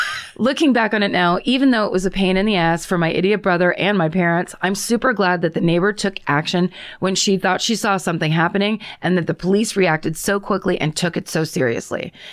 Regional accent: Claremont, Western Australia, Australia; I grew up in Claremont in Western Australia

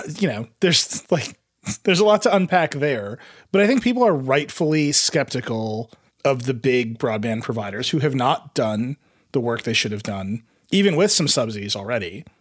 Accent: Wisconsin, United States; we've got a cool plan to pay AT&T to wire every house in Wisconsin, which I can say because I'm from Wisconsin.

